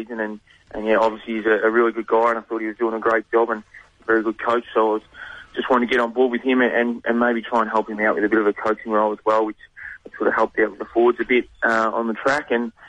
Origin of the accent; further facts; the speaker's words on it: Victoria, Australia; So I grew up in Cobham Baruga area. Played some junior footy with Baruga and then played one senior year out of under 17s. And then I moved across to Bendigo